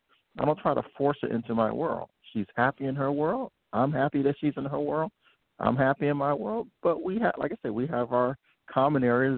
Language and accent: English; Philadelphia, Pennsylvania, United States; Growing up in Philly.